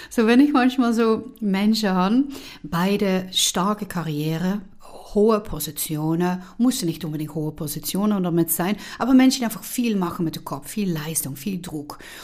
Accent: Netherlands; German is a second language; wie ich als Niederländer

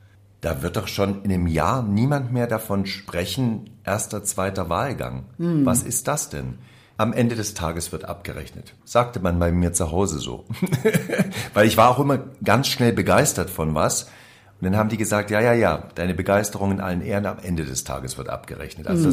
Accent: Saxony, Germany; ich komme ja aus Sachsen, da sagt man immer Ösersilke.

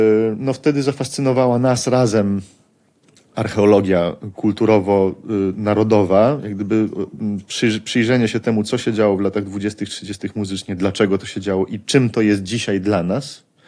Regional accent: Colombia; Ja mam, spędziłem dzieciństwo w Kolumbii, ale tak naprawdę to jest mniej ważne.

